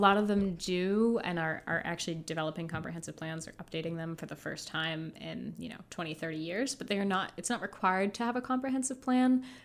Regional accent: Turner, Maine, United States; I am from Turner, Maine, which is it's near the Lewiston-Auburn area. I actually came to Down East, Maine for the job.

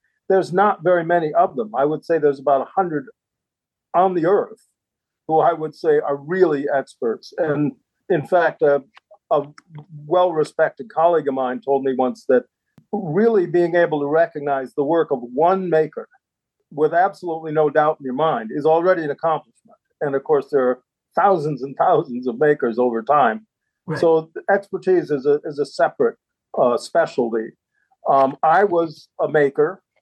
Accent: Michigan, United States; now in Maine, United States; I'm actually from Michigan, but I have lived here most of my life.

